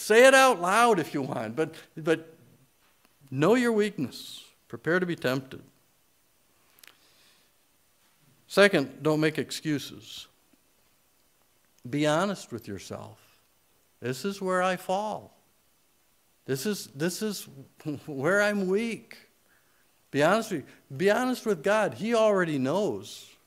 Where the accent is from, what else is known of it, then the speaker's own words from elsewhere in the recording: Michigan, United States; I grew up in Michigan where we say err.